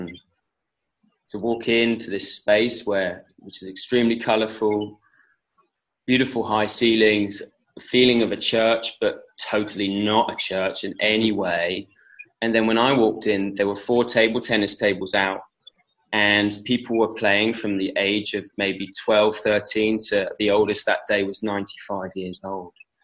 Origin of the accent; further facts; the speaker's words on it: England, United Kingdom; and I'm from England, and I'd been here for about a year at this point